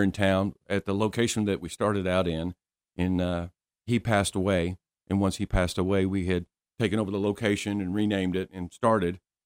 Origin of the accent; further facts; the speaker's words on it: Claremore, Oklahoma, United States; moved away; I'm from Claremore, Oklahoma.